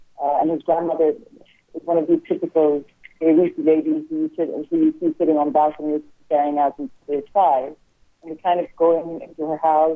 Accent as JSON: {"language": "English", "country": "Lebanon", "tie": "born or raised there", "said": "when I was growing up in Lebanon in the 1970s"}